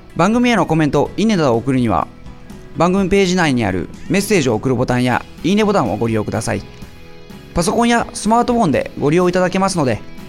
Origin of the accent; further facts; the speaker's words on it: Fukuoka, Japan; 年は27歳です。もう中堅あたりになりますね、人生で言いますと。で、出身はですけど福岡ですね、九州で生まれ育ちました。